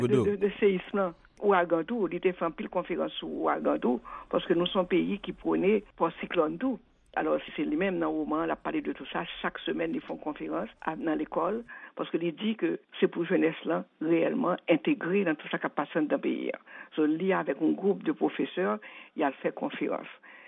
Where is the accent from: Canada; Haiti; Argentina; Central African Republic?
Haiti; en tant qu'haïtienne